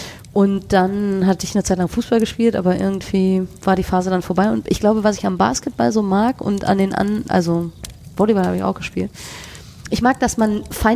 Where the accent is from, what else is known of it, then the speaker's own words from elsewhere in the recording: West Germany, Germany; ich komme ja aus dem Westen.